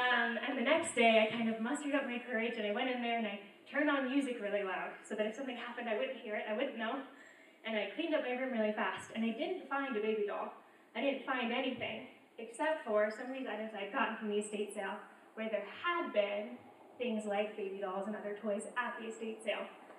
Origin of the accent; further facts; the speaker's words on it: Maryland, United States; now in Utah, United States; I grew up in Maryland, that's where I'm from. I only moved out to Utah for school.